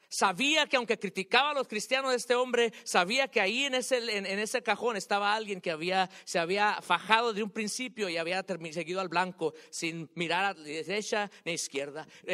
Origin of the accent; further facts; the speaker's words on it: Hopewell, United States; Si vas a Hopewell, porque yo soy de Hopewell.